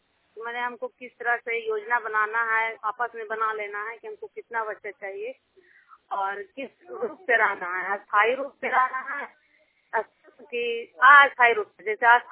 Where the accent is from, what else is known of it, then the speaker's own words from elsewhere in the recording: Saidpur, Bihar, India; मैं सैदपुर गांव की रहने वाली हूँ, प्रखंड एकंगरसराय, जिला नालंदा।